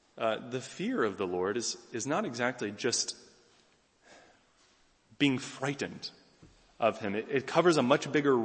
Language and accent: English; North Carolina, United States; Where I grew up in North Carolina, in the southeastern United States